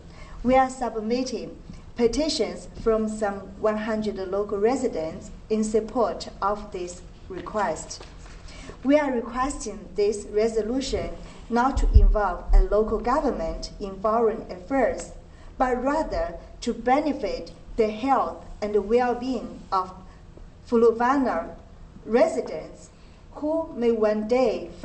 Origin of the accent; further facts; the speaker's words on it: China; now in Fairfax County, United States; I'm originally from China, and I'm now an American citizen living in Fairfax County.